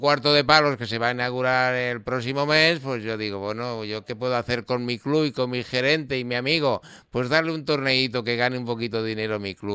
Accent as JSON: {"language": "Spanish", "town": "Calatayud", "region": "Aragon", "country": "Spain", "said": "Yo como soy de Calatayud, pues tengo muchas mezclas. Hijo de Castilla, mi madre, y mi padre también de otra Castilla."}